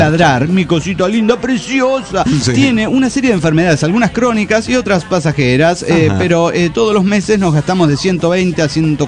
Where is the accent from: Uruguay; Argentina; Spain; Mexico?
Argentina; now in Kansas, United States